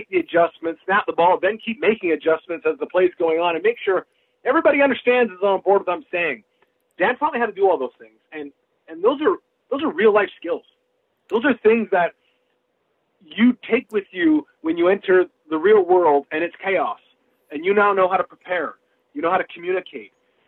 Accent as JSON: {"language": "English", "region": "British Columbia", "country": "Canada", "tie": "born or raised there", "said": "shipped me back home to my hometown team, the BC Lions"}